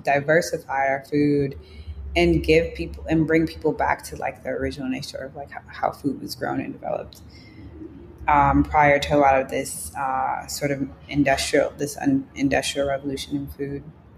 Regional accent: Chicago, Illinois, United States; at least I didn't have growing up in Chicago.

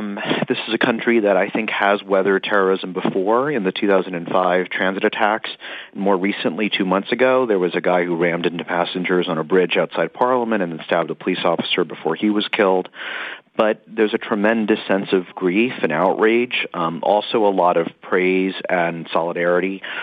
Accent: United States; As an American, I liken it to, you know, Chicago

